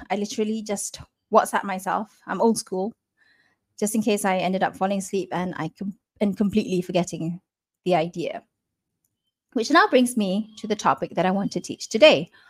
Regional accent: Kuala Lumpur, Malaysia; My siblings and I are from Kuala Lumpur, but our mother and late father were born and raised in Kelantan.

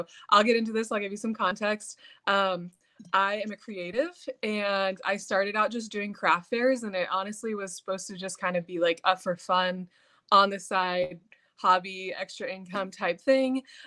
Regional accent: Kansas City, Missouri, United States; I'm from Kansas City, and so I painted a custom Chiefs jacket.

